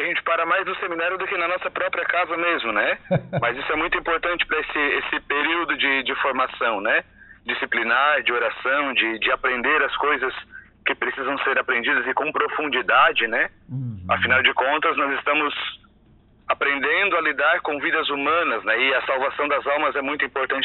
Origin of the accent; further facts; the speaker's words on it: Santa Rosa do Sul, Santa Catarina, Brazil; Isso, sou natural de Santa Rosa, nascido aqui e criado aqui também.